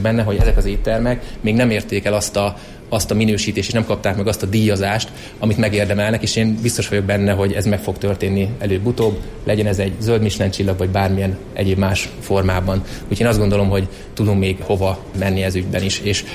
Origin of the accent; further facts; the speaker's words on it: Miskolc, Borsod-Abaúj-Zemplén, Hungary; mi is nagyon szeretjük Miskolciként